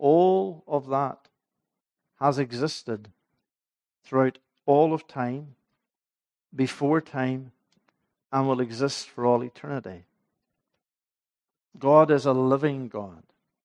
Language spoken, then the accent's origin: English; Ballylagan, Northern Ireland, United Kingdom; the church in Ballylagan, where I grew up